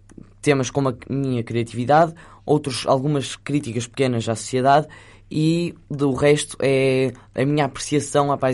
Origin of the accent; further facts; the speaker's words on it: Porto, Portugal; born there; toda a urbanidade da cidade do Porto, que é onde eu nasci.